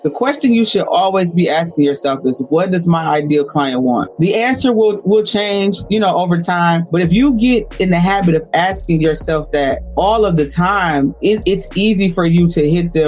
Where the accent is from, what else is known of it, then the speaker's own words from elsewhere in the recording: Detroit, Michigan, United States; Born and raised in Detroit. I'm still here. Everybody thinks I live in Atlanta. I don't.